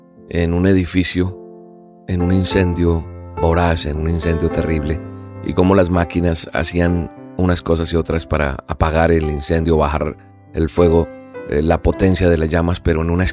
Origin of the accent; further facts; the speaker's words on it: Colombia; En mi país, en Colombia, en noviembre, el 1 de noviembre, se celebra el Día de los Muertos.